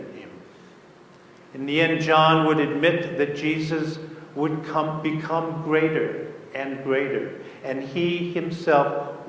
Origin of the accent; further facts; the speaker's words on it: Cleveland, Ohio, United States; And I'm from Cleveland, Ohio, and it's even darker and bleaker at this time of year.